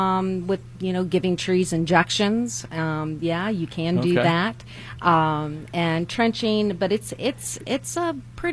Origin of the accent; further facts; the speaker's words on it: Virginia, United States; also born or lived in Florida; now in Texas, United States; I am a transplant from originally from Virginia, by way of Florida, and I like to say that you know. When you marry a Texan, you end up in Texas.